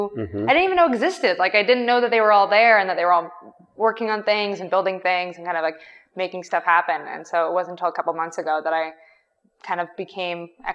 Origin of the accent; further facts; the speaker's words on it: Berkeley, California, United States; I grew up in Berkeley. Everyone was gay.